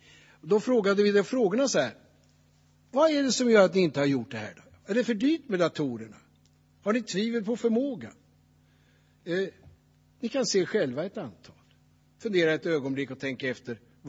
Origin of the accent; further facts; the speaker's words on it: Västernorrland County, Sweden; Det här är den finaste och vackraste klyftan i mina hemtrakter, där Ronja Rövardotter spelades in i Skuleberget.